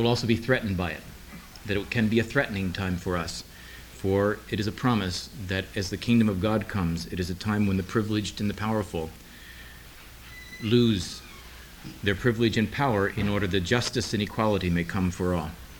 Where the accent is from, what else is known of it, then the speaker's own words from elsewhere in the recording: New York City, New York, United States; I'm from New York City.